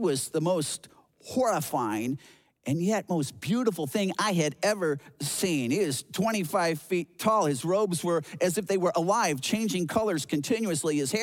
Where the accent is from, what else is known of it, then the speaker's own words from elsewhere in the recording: United States; Well, Angura, I'm from the United States of America.